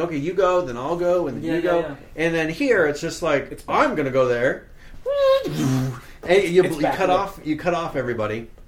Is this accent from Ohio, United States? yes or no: no; Boise, Idaho, United States; I'm from Boise. They will see the vulnerability in my face, and I will be a victim.